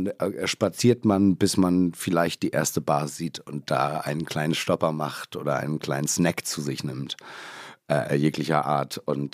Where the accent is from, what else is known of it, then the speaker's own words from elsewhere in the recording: Germany; ich bin nicht nur schöner als du, ich bin Deutscher und zahle weniger für einen Döner als du.